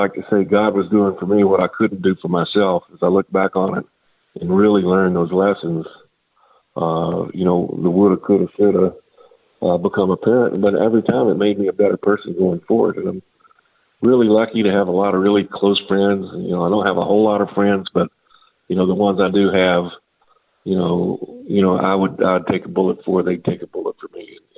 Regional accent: Signal Mountain, Tennessee, United States; we had planned a family reunion back in Tennessee because, like I mentioned, I grew up on Signal Mountain

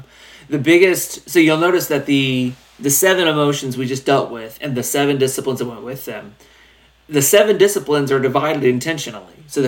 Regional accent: Tennessee, United States; It's my Southern background. I'm from Tennessee. Y'all's. We use the y'all.

